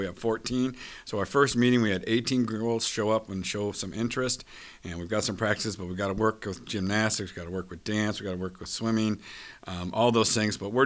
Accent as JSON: {"language": "English", "town": "Dallas Center", "region": "Iowa", "country": "United States", "tie": "born or raised there", "said": "Layla comes to us from Dallas Center Grimes, which is actually my hometown."}